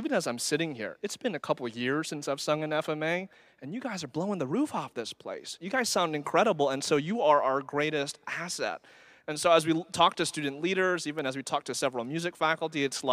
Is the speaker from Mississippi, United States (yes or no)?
no; Texas, United States; So we're from Texas, but we're also Filipino. And so when I was a student here, they literally